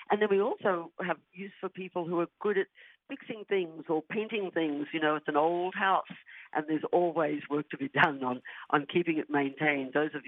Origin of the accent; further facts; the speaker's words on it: Australia; accent: Australian; because my Australian accent mangles the R's.